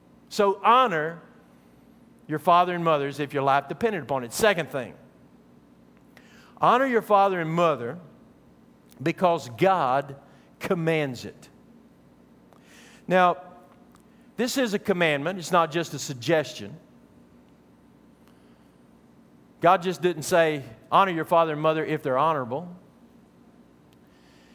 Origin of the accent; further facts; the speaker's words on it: Odessa, Texas, United States; born there; I was born in Odessa, Texas, and if you were to ask me where I'm from, I'd probably tell you I'm from Odessa, Texas.